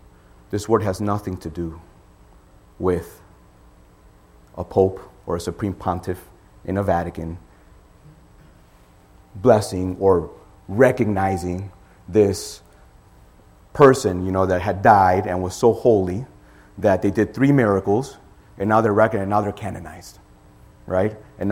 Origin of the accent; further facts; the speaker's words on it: Chicago, Illinois, United States; now in Miami, United States; Now, mind you, I was raised in Chicago. Chicago, you would think it's a large city, but it's pretty devout.